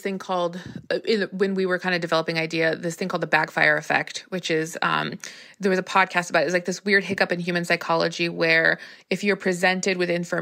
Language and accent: English; Arizona, United States; I am from Arizona